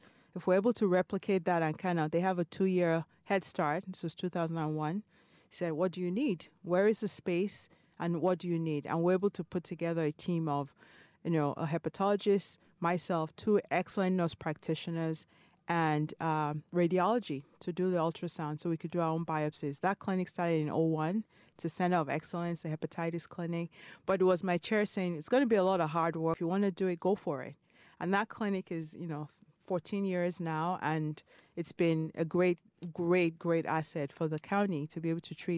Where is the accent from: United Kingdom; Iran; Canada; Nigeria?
Nigeria; moved away as an adult; also born or lived in Ithaca, United States; now in Chicago, United States; Grew up in Nigeria. So I was born in Ithaca, New York.